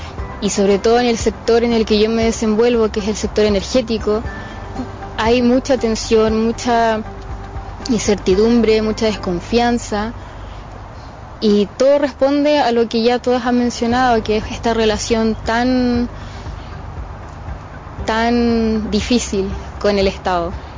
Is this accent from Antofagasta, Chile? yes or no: no; Quilicura, Santiago Metropolitan Region, Chile; yo crecí en Quilicura, en el norte de Santiago, donde generalmente están ubicados los pueblos indígenas en las urbes, en la periferia